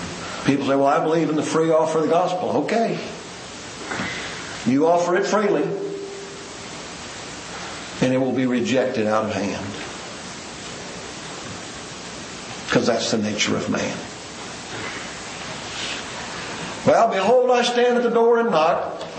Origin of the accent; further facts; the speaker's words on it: Southeast, United States; Don and I come from similar backgrounds in that we come from the Southeast. and the kind of free willism that dominates there.